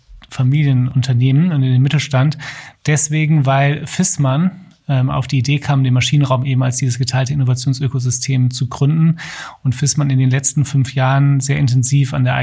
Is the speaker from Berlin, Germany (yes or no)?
no; Duisburg, North Rhine-Westphalia, Germany; Ich komme ursprünglich aus Duisburg, bin dort aufgewachsen im Dunstkreis eines Familienunternehmens, das mein Onkel und eine andere Familie zusammen gegründet haben.